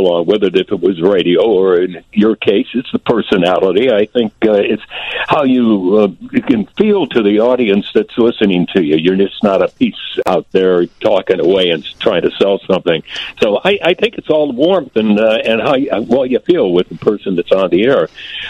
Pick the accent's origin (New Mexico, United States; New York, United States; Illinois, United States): Illinois, United States; Chicago; At least virtually in my hometown of Chicago.